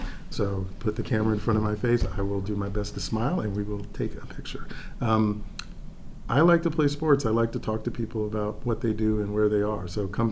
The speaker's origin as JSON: {"language": "English", "town": "Atlanta", "region": "Georgia", "country": "United States", "tie": "born or raised there", "said": "I came from the Atlanta public school system at a time when very few of the students from there would go to where eventually I did my undergraduate degree."}